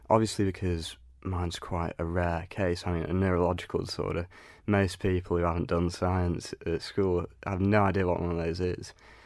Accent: Masham, Yorkshire and the Humber, United Kingdom; I grew up in Massam, a very rural, small, not particularly diverse town, and I went to a very small primary school, only like 30 people in the whole school.

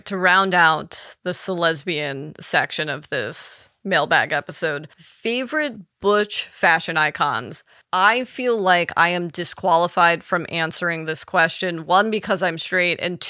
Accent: Los Angeles, California, United States; I grew up in Laurel Canyon, but I consider myself a Valley girl. I went to school in the Valley. All my friends lived in the Valley.

